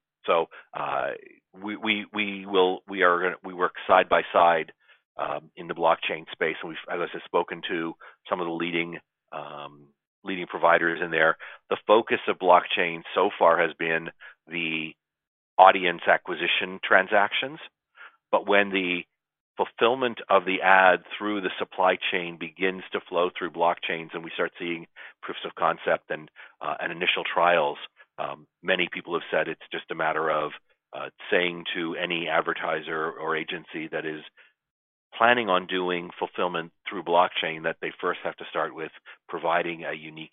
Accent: Toronto, Ontario, Canada; now in Edison, United States; I'm originally from Canada. So I'm originally from Toronto. I'm now based in Edison, New Jersey

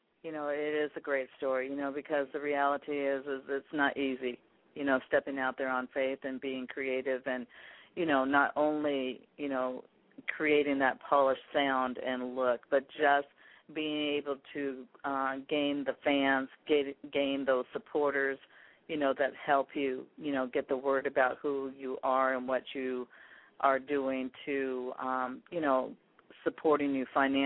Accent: Seattle, Washington, United States; And there are two hip-hop artists from Seattle, my hometown, that are actually listening and really, really digging your sound.

